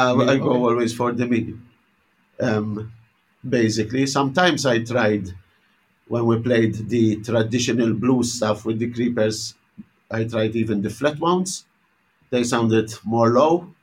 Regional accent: Malta; Yes, I'm Maltese. I grew up in Malta.

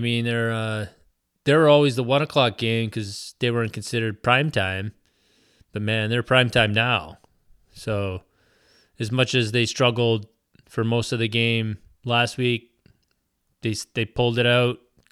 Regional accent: Canada; I'm Canadian, and obviously I get two Thanksgivings because I enjoy the American Thanksgiving so much as well.

